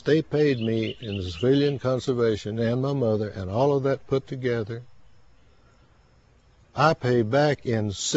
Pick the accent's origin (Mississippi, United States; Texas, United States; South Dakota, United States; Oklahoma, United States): Texas, United States; Round Rock; born there; Yes. I was born in Round Rock, Texas, right, just about 18 miles north of Austin.